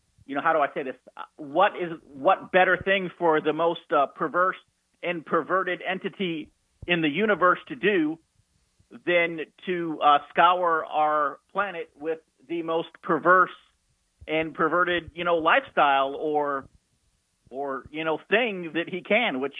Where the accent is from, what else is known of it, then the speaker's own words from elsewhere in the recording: Indiana, United States; Well, when I was a boy, I grew up in the Old Testament, Indiana